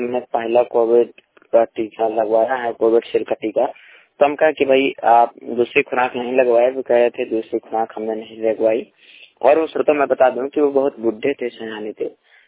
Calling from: Banda, Uttar Pradesh, India; मैं श्रमिक वंश रिपोर्टर … जिला बांदा उत्तर प्रदेश से।

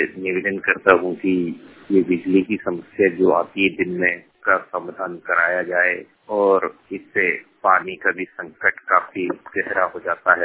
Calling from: Nasibganj, Madhya Pradesh, India; जिला राजगढ़ तहसील नसीबगंज से बोल रहा हूँ।

